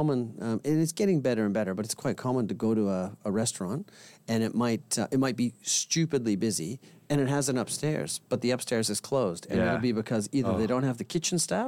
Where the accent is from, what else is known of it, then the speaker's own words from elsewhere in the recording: Canada; now in Australia; So that means I grew up in Canada, and have lived in Australia for about 30 years. Hence the slightly polluted accent that I carry around.